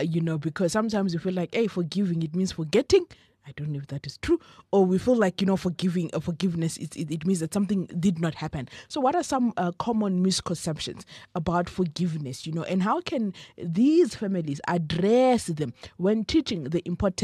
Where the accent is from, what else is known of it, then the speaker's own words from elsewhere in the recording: Mpumalanga, South Africa; Your name reminds me of home because I'm from Mpumalanga, you know.